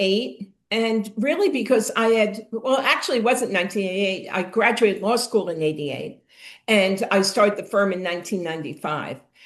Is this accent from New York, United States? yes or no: yes; West Islip, New York, United States; I grew up on Long Island in West Islip is where I went to school. I was the youngest of five girls.